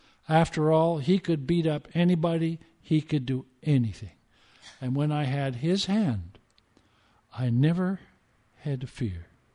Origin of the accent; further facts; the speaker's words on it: Vancouver, British Columbia, Canada; I grew up in South Vancouver, 43rd Avenue, right across from John Oliver High School. In fact, very close to Mountain View Cemetery.